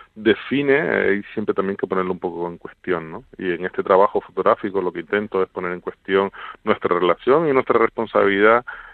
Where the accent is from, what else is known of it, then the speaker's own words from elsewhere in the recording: Canary Islands, Spain; Y que yo, como canario, también me creí.